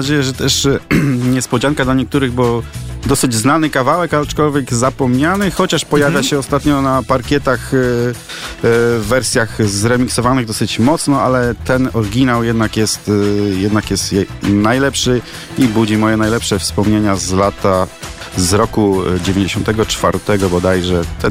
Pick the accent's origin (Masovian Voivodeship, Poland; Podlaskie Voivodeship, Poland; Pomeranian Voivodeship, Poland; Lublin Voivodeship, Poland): Pomeranian Voivodeship, Poland; Gdynia; wychowałem się na Cisowej w Gdyni, więc w takiej enklawie Arki Gdynia znam ludzi, znam klimaty.